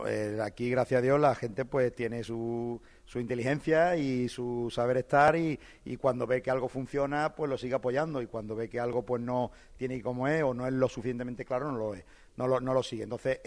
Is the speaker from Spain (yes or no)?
yes; Málaga, Andalusia, Spain; como malagueño